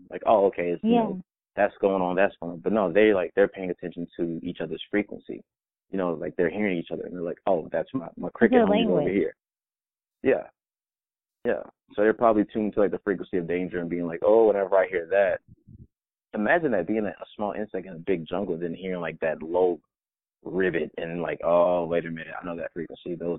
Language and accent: English; Atlanta, Georgia, United States; I'm from Atlanta, so we have our summer nights here, where you can just hear all the crickets